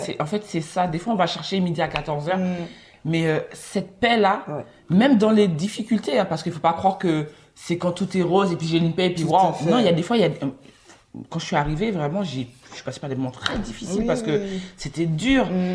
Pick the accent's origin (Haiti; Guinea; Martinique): Martinique; moved away as an adult; now in France; je suis partie de la Martinique pour 3 semaines de vacances. J'arrive en France et là, je me dis, waouh, ok, je me sens bien.